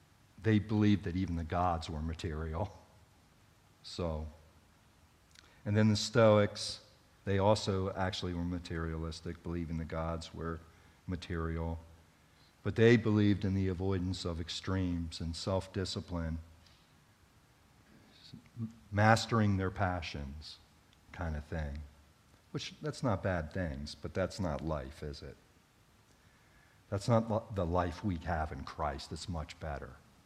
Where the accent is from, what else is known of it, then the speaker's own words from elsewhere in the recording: United States; we're from the United States, you're from Wales, and yet we're belonging to the same family.